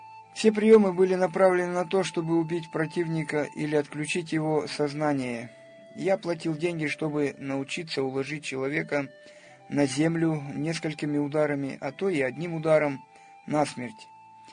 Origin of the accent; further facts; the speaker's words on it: Karaganda, Karaganda Region, Kazakhstan; Родился я в Казахстане, в городе Караганда, в 1968 году, в самом так называемом бандитском районе Новый Майкудук.